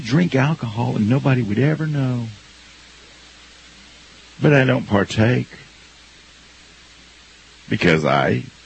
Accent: South Carolina, United States; In South Carolina, in my home state, I can now walk into a bar or a restaurant that serves alcohol

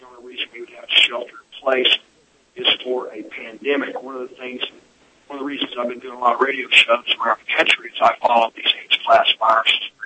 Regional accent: Texas, United States; You know, when I was a little kid, I grew up in West Texas

